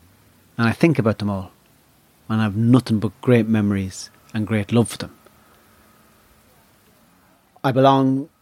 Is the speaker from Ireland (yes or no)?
yes; Ireland; And being Irish is, even though it's a fiction, it's a fucking delight.